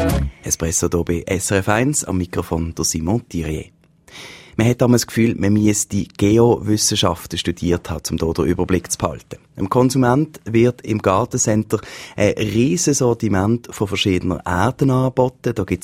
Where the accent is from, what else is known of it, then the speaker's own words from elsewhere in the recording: Switzerland; Bei uns in der Schweiz, da ist der Abbau von Torf seit Ende der 80er Jahre aus Naturschutzgründen verboten.